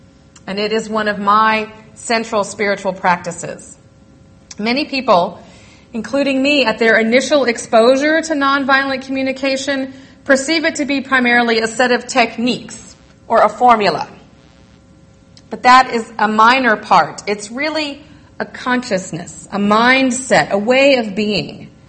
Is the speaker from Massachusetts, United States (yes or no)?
yes; Massachusetts, United States; now in Rogue Valley, United States; Does this make sense here in the Rogue Valley? I'm from Massachusetts, where everybody gets this example.